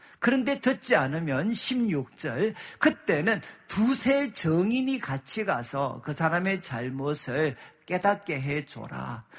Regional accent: Gyeongsang, South Korea; 집사람은 서울 여자고 저는 이제 경상도 여자고

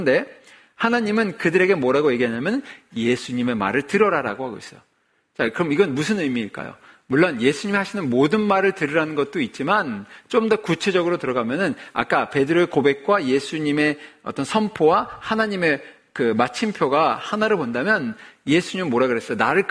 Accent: South Korea; 저도 한국에서 자랐기 때문에 예전에 이제 한국이 한참 부흥할 때

